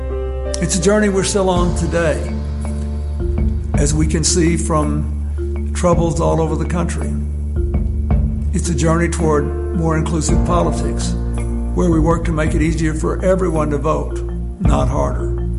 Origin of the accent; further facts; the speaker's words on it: the South, United States; As a young man growing up in the South, I saw firsthand the degrading consequences of segregation and discrimination